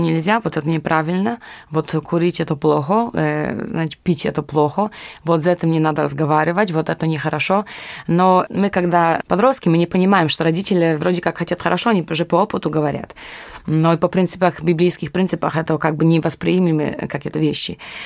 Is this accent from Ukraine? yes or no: no; Poland; Russian is a second language; now in Russia; Я сама из Польши, мне 34 года.